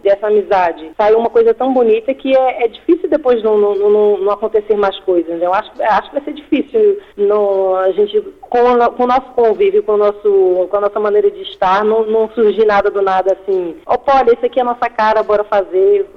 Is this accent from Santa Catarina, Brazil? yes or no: no; Bahia, Brazil; accent: Brazilian; now in Portugal; Sou muito, muito brasileira, amo muito Portugal. Sou muito grata a tudo que construí aqui esses anos todos, mas minha alma é brasileira, minha alma é baiana.